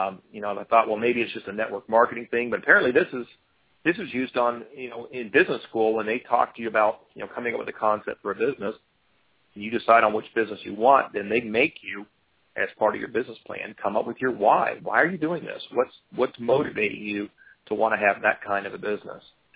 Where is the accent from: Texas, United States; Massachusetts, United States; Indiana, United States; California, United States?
Texas, United States; Fort Worth; now in Lexington, United States; We live in a little town called Lexington, Virginia, and we've lived here about 7 years. We're originally from Fort Worth, Texas.